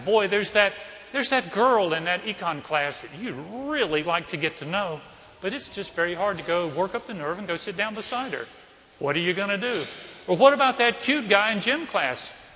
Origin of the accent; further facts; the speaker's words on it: Scotland, United Kingdom; I'm Scottish, and the idea of gambling just runs contrary to my Scottish nature.